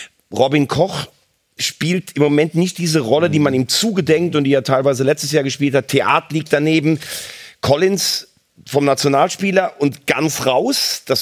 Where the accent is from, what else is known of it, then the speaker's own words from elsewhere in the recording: North Rhine-Westphalia, Germany; man sagt ja bei uns in Nordrhein-Westfalen, was der Rheinländer verspricht, das räumt der Westfale weg.